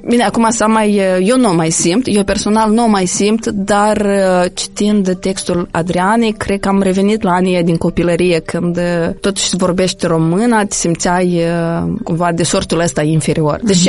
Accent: Moldova; Probabil ne-a afectat și stima de sine a noastră ca moldoveni, ca mini-moldoveni, ca vorbitori de română, ca cetățenii acestei țări.

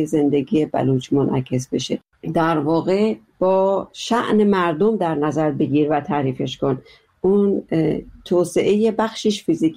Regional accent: Iran

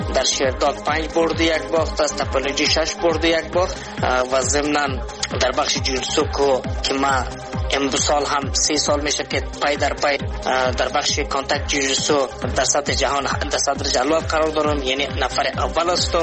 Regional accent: Afghanistan; اولین فایتر افغانستان از افغانستان هستم

